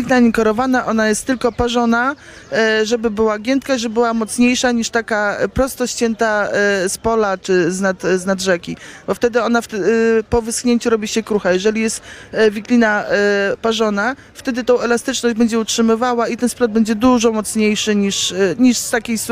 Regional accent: Gołąb, Lublin Voivodeship, Poland; Jestem z Gołębia, to jest teren nadwiślański, także rośnie nam ta wiklina pod domem, że tak powiem.

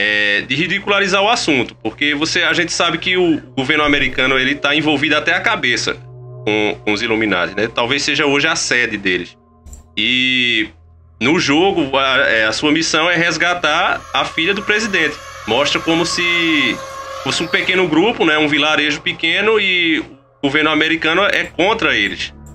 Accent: Pernambuco, Brazil; por exemplo, que eu sou daqui de Pernambuco

